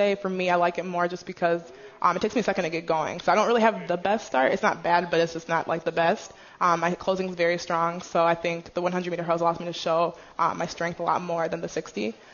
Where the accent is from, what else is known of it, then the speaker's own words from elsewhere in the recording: United Kingdom; born there; was born in Great Britain, and I have tried citizenship, excuse me. So my dad is Nigerian, my mom is British. I'm American